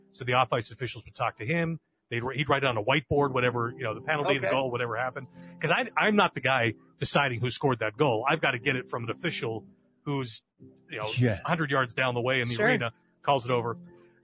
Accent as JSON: {"language": "English", "town": "McCandless", "region": "Pennsylvania", "country": "United States", "tie": "born or raised there", "also_born_or_lived": "North Hills", "said": "I grew up in McCandless. I was in North Hills."}